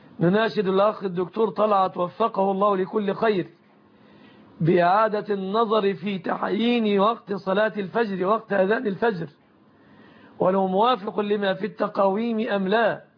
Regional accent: Egypt; بلادنا مصر

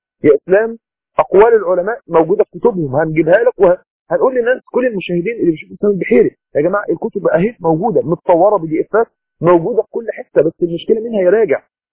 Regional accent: Egypt; النتوء اللي على شو بنسميه عندنا في مصر بذر رجل من تحت كده

